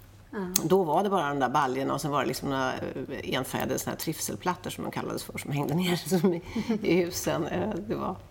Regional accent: Stockholm, Stockholm County, Sweden; Jag är uppväxt i Stockholm

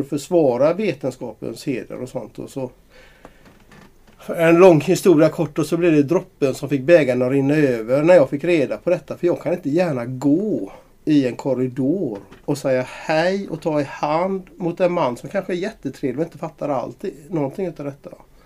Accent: Gothenburg, Västra Götaland County, Sweden; accent: Gothenburg; jag värvades hit i Göteborg, och jag är ju göteborgare som alla hör.

